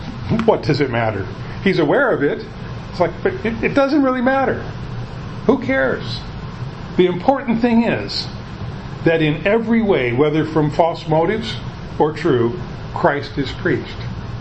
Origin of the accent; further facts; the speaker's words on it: Tacoma, Washington, United States; For the others that I knew growing up in Tacoma at Temple Baptist Church.